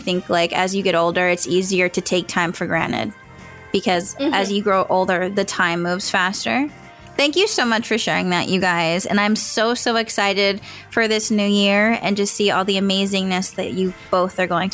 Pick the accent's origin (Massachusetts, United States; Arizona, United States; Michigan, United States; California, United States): California, United States; I am actually from California, and all my family is on the West Coast.